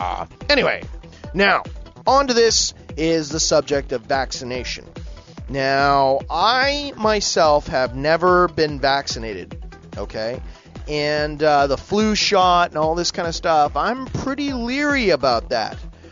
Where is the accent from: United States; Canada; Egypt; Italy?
Canada; Really, I mean, you have enough prisons down there to make being a Canadian illegal, and you could throw us in jail.